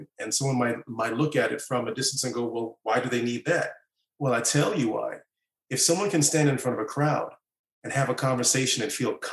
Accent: Orlando, Florida, United States; now in Los Angeles, United States; here in Los Angeles, and later one in my hometown of Orlando, Florida.

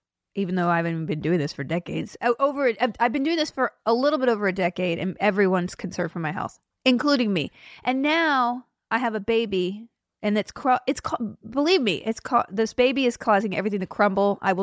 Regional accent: Huntsville, Alabama, United States

